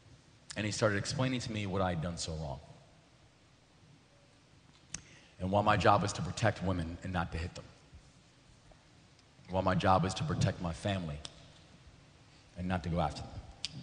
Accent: Baltimore, Maryland, United States; the Baltimore Sun, which was the name of my hometown paper

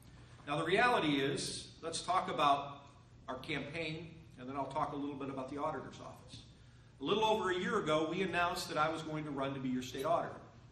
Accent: Salina, Ohio, United States; I come from Salina, Ohio. If you don't know where Salina is, it's right along the Indiana border, pretty much in the center of the state.

